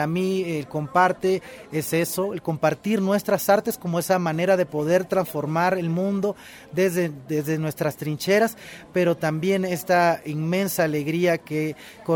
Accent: Lima, Peru; soy originario de Lima, Perú. Estoy aquí en Chiapas, en el CIDESI

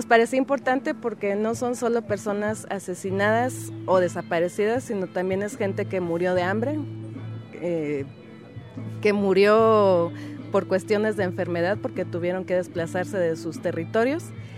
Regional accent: Mexico; soy mexicana

